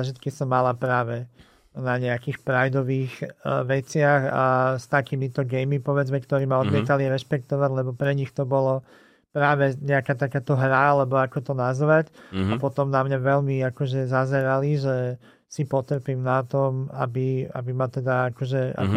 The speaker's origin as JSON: {"language": "Slovak", "town": "Bratislava", "region": "Bratislava Region", "country": "Slovakia", "said": "ja som Slovenka, ja som DJ-ka, producentka, bratislavčanka, európanka."}